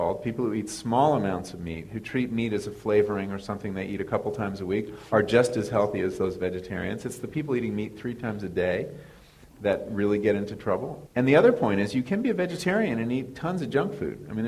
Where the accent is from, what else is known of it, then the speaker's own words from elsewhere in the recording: New England, United States; I came from New England, so I was particularly attuned to the fact that milk and meat were really the things that could be grown well in my town.